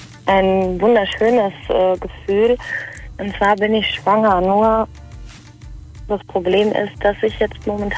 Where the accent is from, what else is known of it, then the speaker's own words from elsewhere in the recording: Koblenz, Rhineland-Palatinate, Germany; Ich bin noch 23 und komme aus Koblenz.